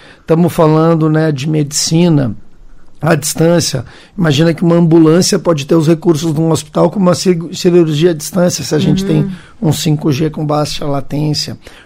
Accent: Porto Alegre, Rio Grande do Sul, Brazil; eu sou gaúcho, né, de Porto Alegre.

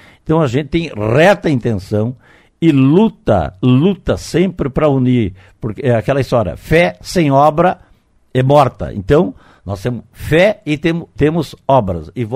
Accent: Santa Catarina, Brazil; moved away as an adult; now in Cascavel, Brazil; eu sou do estado de Santa Catarina, mas estou aqui em Cascavel há 50 anos, sou filho dessa terra, porque virei cidadão honorário

